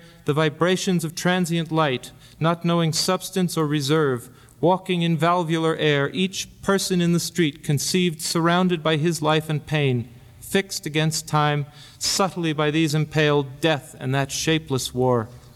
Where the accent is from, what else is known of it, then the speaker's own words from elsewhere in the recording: Pittsburgh, Pennsylvania, United States; I come from Pittsburgh, Pennsylvania, which is kind of a gutsy mill town